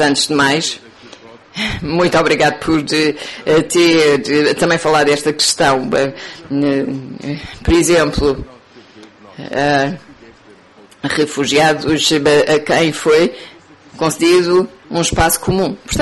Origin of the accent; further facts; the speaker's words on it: Poland; Portuguese is a second language; Eu venho do norte da Polónia